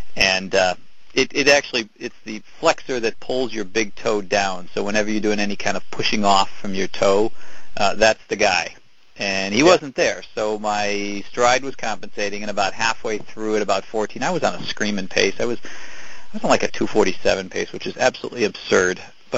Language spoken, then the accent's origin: English; Endicott, New York, United States; not too far from where I grew up in Endicott, Binghamton area